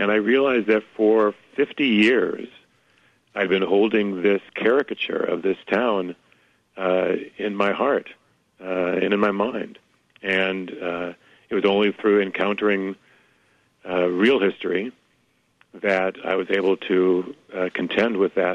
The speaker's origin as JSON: {"language": "English", "region": "Indiana", "country": "United States", "tie": "born or raised there", "said": "I grew up in Indiana."}